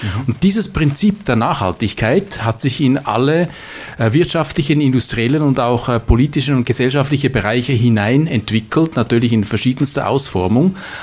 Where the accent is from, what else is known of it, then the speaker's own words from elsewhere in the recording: Switzerland; now in Mödling, Austria; Wohlfühltage gibt es in der Schweiz bereits, wo ich ursprünglich mal herkomme, wie man unweigerlich hört an meinem Akzent.